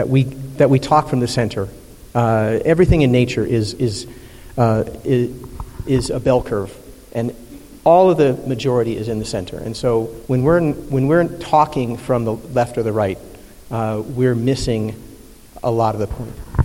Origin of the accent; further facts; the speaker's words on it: Bozeman, Montana, United States; I was born and raised here in the Gallatin Valley in Bozeman in 1963.